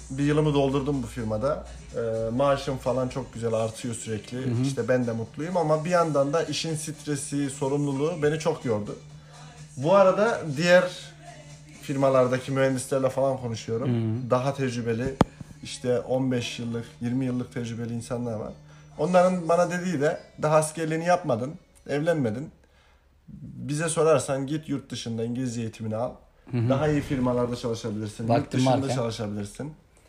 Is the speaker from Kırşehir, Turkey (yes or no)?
yes; Kırşehir, Turkey; Mezun olduktan 2 gün sonra şansıma Kırşehir'deyim. Ben Kırşehirliyim. Kırşehir'e taşınmıştı ailem.